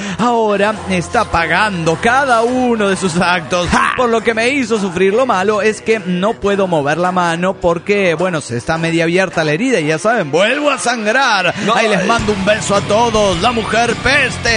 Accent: Bolivia; now in Switzerland; una boliviana perdida en Suiza.

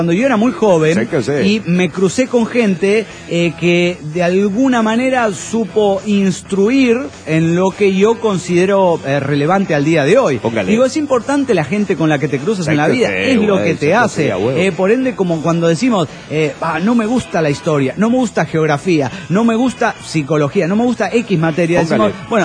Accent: Aguascalientes, Mexico; de Aguascalientes.

